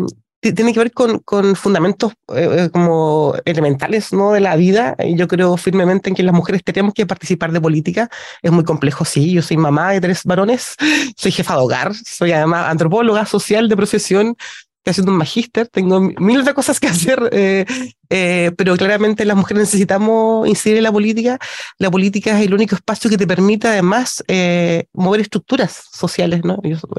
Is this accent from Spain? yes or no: no; Ancud, Los Lagos, Chile; now in Osorno, Chile; Soy de Chiloé, soy ancuditana, nací y criada en tierras chilotas, y hoy día ando por acá por Osorno, a este otro lado de la región, al lado norte.